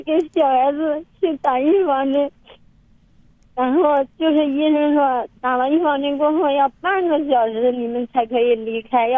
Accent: Henan, China; 我家是河南的，我坐车的时候走到了甘肃，我还在哭

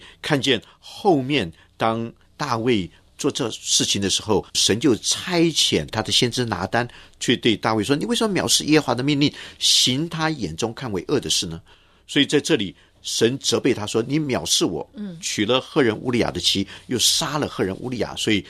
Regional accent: China; 但事实上我们中国人说天知地知，你知我知，让神在看。

